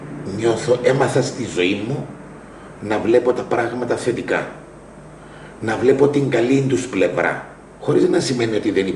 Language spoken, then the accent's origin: Greek; Paralimni, Famagusta District, Cyprus; Γεννήθηκα στο Παραλίμνη το 1959, στη δεκαετία του 70 μετικήσαμε στην Αμόχωστον οικογενειακός, όπου με βρήκε και η τουρκική εισβολή εκεί πέρα.